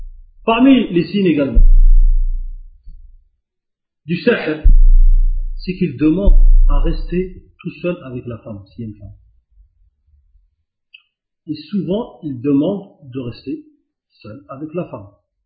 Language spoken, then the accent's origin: French; Algeria; Ah, c'est de ma famille, hein. Je suis algérien, c'est de ma famille.